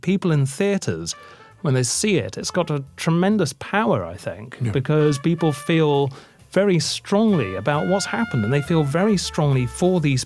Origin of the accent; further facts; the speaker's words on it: United Kingdom; You know, I'm terribly British when it comes to things like this.